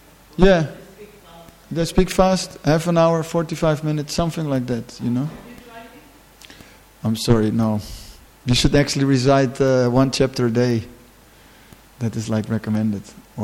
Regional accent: Netherlands; English is a second language; Dutch are pretty heavy guys. I'm from Holland, so.

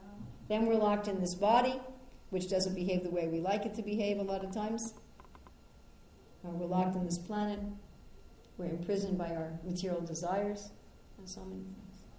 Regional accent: United States; Even I come back to America, and I'm an American citizen, for goodness sakes, and they're asking me what I'm doing in my own country.

